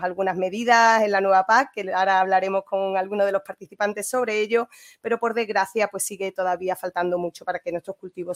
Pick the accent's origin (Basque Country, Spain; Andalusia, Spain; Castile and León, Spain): Andalusia, Spain; Soy andaluza, tengo muy cerca el drama de Doñana, ¿no?